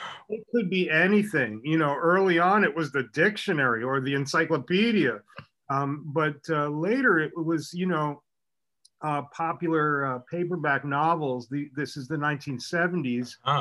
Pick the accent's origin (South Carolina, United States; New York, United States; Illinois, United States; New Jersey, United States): New York, United States; New York City; I grew up on Houston Street and the East River Drive in the Lower East Side of Manhattan in the early 1960s.